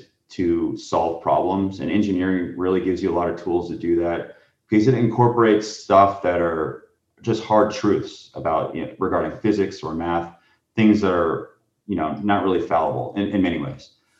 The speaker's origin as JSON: {"language": "English", "region": "Florida", "country": "United States", "said": "You know, I'm from Florida, so."}